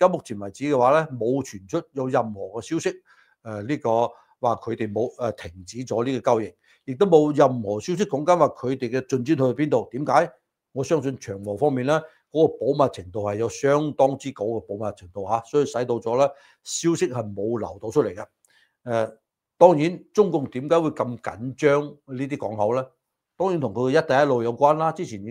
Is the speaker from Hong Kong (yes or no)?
no; United States; 對我哋美國人嚟講